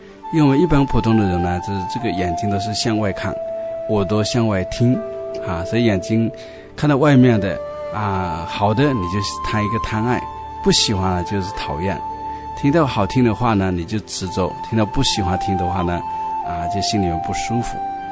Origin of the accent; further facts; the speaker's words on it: China; 所以这个是我们中国人很有智慧，也是很有人生经验了